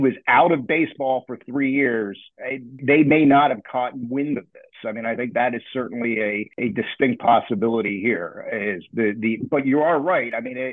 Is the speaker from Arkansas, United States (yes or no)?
no; Pennsylvania, United States; also born or lived in New Jersey; So I'm actually from Pennsylvania and lived in Jersey for a while. I'm not a New Yorker, but I identify with the Northeast mentality.